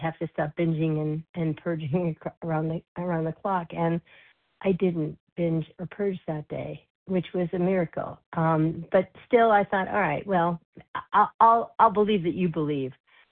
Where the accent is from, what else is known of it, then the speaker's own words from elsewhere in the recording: California, United States; from California, recovered compulsive overeater.